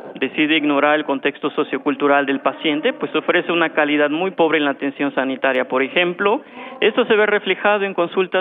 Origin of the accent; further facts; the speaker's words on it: Oaxaca, Mexico; de donde yo vengo, de la costa de Oaxaca